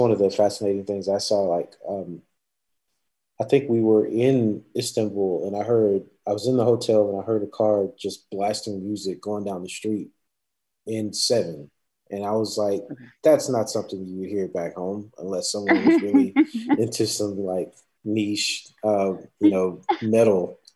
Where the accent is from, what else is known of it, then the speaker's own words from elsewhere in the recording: Houston, Texas, United States; I knew a ton of people that listened to Tejano music growing up in Houston.